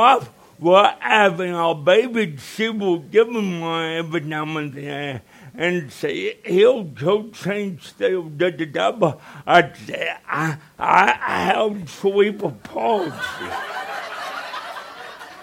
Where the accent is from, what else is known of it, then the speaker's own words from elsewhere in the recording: Jonesboro, Arkansas, United States; born there; I was born in Jonesboro, Arkansas, 1953. Born there for 18 minutes.